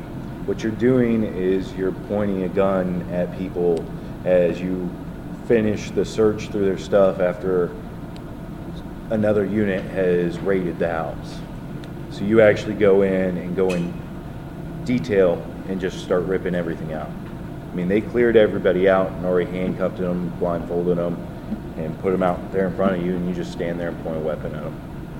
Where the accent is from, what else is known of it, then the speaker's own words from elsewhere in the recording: Fort Hood, Texas, United States; I grew up in Fort Hood. When I turned 18, I moved away, got a job.